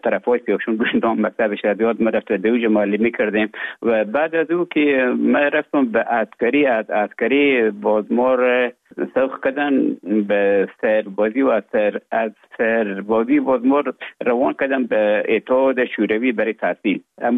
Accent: Afghanistan; moved away as an adult; also born or lived in Russia; now in Finland; من در افغانستان بودم. بعد از ای که از افغانستان طالبا آمدن به اوج گذارم و کمک مشکل بود و آمدم به طرف های روسیه و از روسیه آمدم به ایجه بفنلاند.

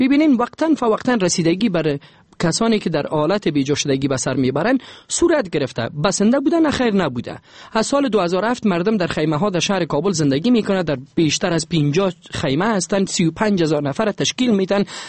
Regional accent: Afghanistan; به عنوان یک افغان صحبت کنم

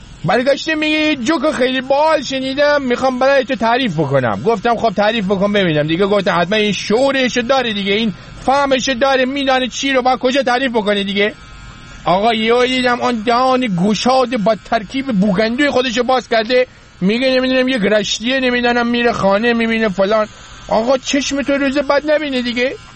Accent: Rasht, Gilan, Iran; من بچه رشتم من یه زمانی ما توی رشت برای خودمون گندلاتی بودیم

